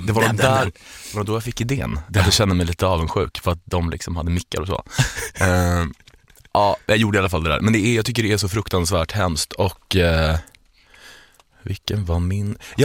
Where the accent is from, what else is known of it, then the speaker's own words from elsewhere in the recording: Norway; Swedish is a second language; Jag är ju norsk